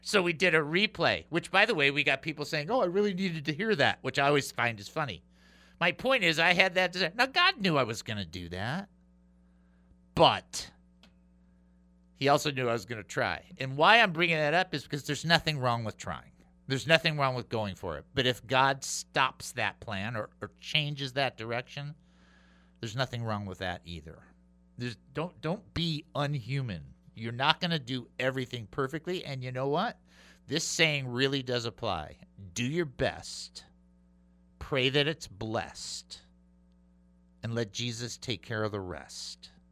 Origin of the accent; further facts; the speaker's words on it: Detroit, Michigan, United States; And I'm like, I can get down there. I'm from Detroit. Right, I never drove in Detroit, but that's not the point.